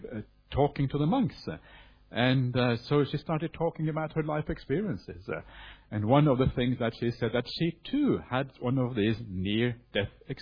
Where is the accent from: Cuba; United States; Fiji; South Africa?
Fiji; I came from Fiji originally